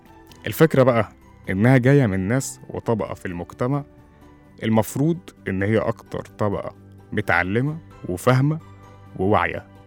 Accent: Egypt; إحنا كعرب كمسلمين كمصريين

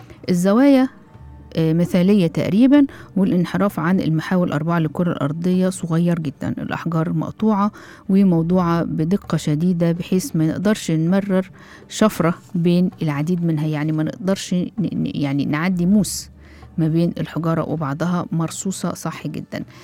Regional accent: Egypt; لكن هي مش هرم بالشكل المعروف زي عندنا في مصر.

